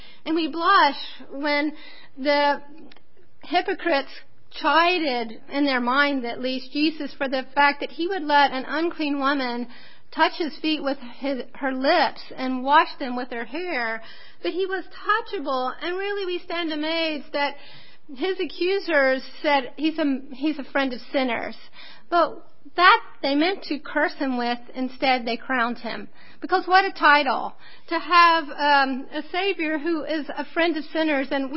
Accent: Cameroon; Cameroon, my home country.

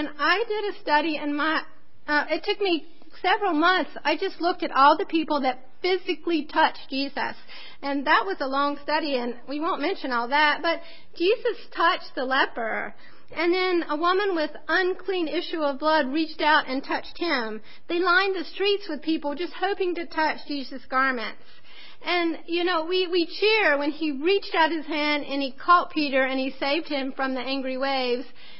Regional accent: Cameroon; Cameroon, my home country.

